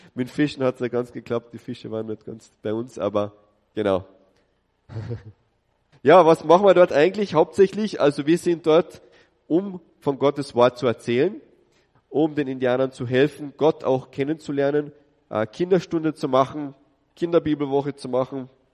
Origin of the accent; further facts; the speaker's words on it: Villach, Carinthia, Austria; Ich bin Österreicher aus Villach.